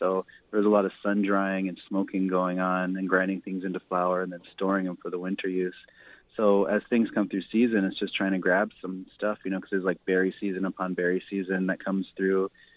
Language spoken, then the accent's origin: English; Pine Ridge, South Dakota, United States; Because of my background, you know, growing up on Pine Ridge in general, and just, you know, being a chef in the city for such a long time